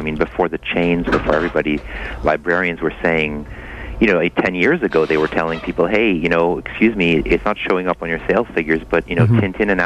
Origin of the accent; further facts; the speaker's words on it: France; moved away as an adult; now in United States; I grew up in France, so I was you know, you could say I was born and raised with a different kind of comics than the American superheroes.